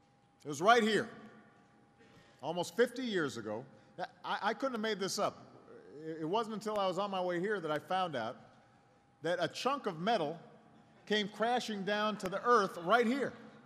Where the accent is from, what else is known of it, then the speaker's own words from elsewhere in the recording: Illinois, United States; And I know from Illinois, you know, my home state